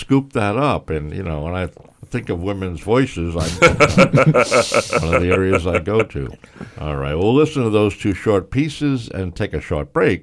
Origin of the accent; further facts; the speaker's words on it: Warwick, Rhode Island, United States; No, I'm a Warwick kid, so.